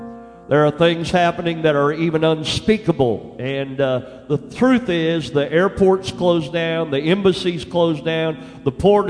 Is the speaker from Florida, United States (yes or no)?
no; Oklahoma, United States; I grew up in Western Oklahoma. I grew up in the country. My dad was pastor, and he's still living.